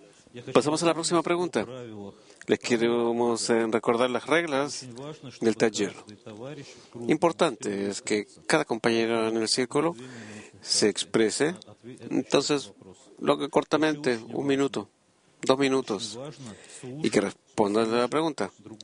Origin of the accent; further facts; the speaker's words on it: Saint Petersburg, Russia; Yo soy de San Petersburgo